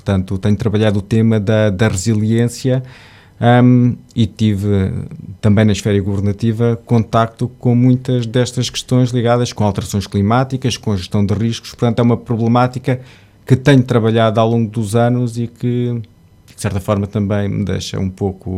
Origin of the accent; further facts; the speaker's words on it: Évora, Alentejo, Portugal; moved away as an adult; now in Lisbon, Portugal; tenho 39 anos, sou alentejano, nasci em Évora e vivo em Lisboa já há cerca de 20 anos